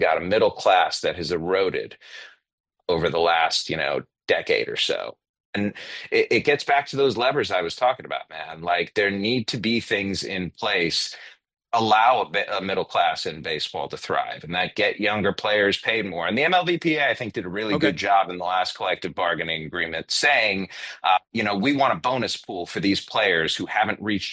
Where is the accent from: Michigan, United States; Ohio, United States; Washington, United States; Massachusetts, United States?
Ohio, United States; Cleveland; now in Kansas City, United States; I'm a Midwest guy, Stephen A. I grew up in Cleveland. I live in Kansas City now.